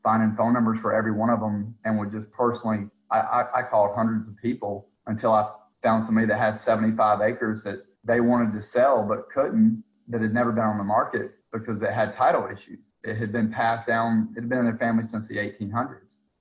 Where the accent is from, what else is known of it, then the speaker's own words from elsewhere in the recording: Georgia, United States; Yeah, I grew up in South Georgia and lived all over the country.